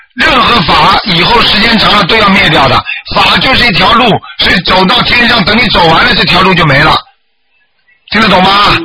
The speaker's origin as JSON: {"language": "Chinese", "country": "China", "said": "我们的老夫子，我们中国人的祖宗圣人，他讲的话会错的"}